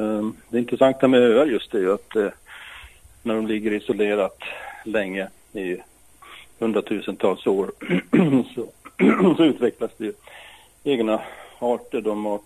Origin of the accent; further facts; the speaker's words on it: Norrbotten County, Sweden; Jo, jag kommer från Norrbotten ursprungligen och har vandrat mycket i våra fjäll.